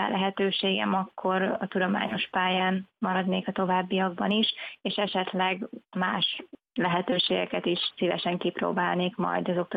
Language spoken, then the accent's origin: Hungarian; Pápa, Veszprém County, Hungary; born there; a szülővárosomban, Pápán is felfigyeltek erre a díjra